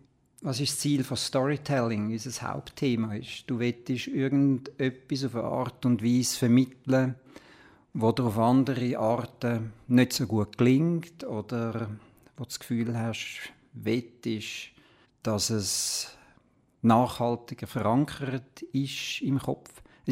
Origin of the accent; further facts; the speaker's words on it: Switzerland; born there; ich bin hier in der Schweiz geboren, als Kind von meinem Vater aus Ungarn, Mutter aus Deutschland. Die haben sich hier in der Schweiz kennengelernt.